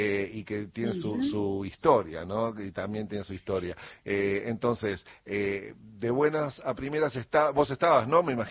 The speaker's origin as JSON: {"language": "Spanish", "country": "Argentina", "said": "en el fondo todos argentinos, somos un poco de Bahía y un poco cordobeses"}